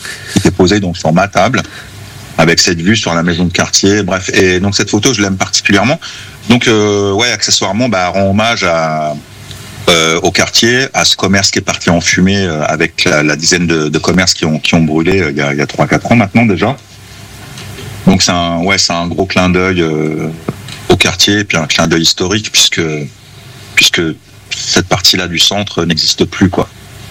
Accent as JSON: {"language": "French", "town": "Évreux", "region": "Normandy", "country": "France", "tie": "born or raised there", "said": "Bref, Évreux City. Mais effectivement, j'ai grandi à la Madeleine et voilà, j'ai un attachement avec ce quartier."}